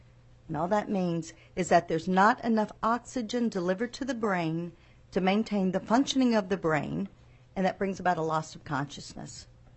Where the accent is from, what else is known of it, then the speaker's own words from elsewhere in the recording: Kentucky, United States; I'm originally from Western Kentucky. My family's been there for five generations being farmers. I grew up knowing seven of my eight great-grandparents.